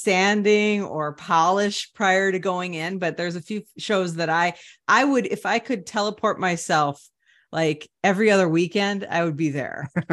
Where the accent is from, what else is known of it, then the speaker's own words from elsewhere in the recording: Chicago, Illinois, United States; we grew up in Chicago.